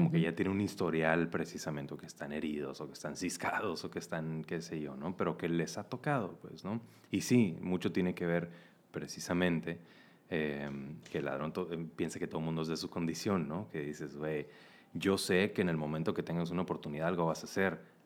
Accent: Mexicali, Baja California, Mexico; Yo me acuerdo de chiquito, creciendo en Mexicali, que Mexicali sí es una sociedad un poco violenta.

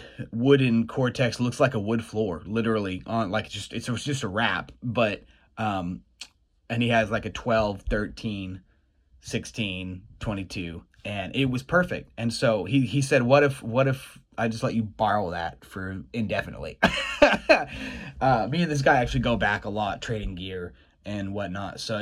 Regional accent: Arkansas, United States; We grew up together in Arkansas

